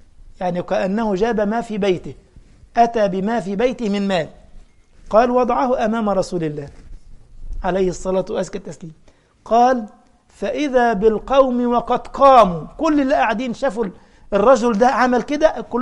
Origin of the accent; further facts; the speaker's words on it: Egypt; أنا أذكر مرة كنا في قافلة دعوية في محافظة عندنا في مصر، في صعيد مصر، اسمها المنيا